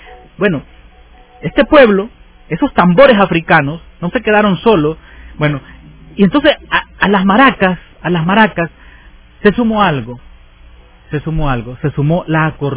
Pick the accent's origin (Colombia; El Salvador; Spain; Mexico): El Salvador; Aquí en El Salvador hay una, está queda famosa, es la cumbia la que manda en mi país.